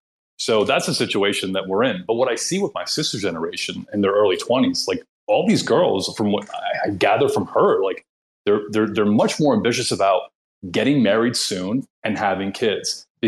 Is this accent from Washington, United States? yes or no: no; New York City, New York, United States; the majority of everyone we grew up with in New York City, like, does not have kids.